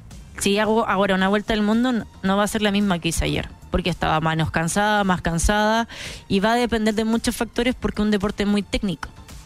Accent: Chile; como chileno, igual somos muy privilegiados en cosas de pasaporte

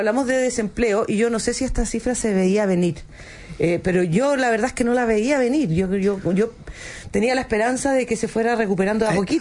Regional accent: Chile; tenemos un ansia como chilenos de que las cosas cambien

